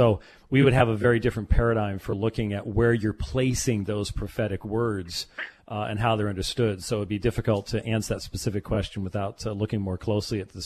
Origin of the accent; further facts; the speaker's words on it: Scotland, United Kingdom; I'm a Scotsman.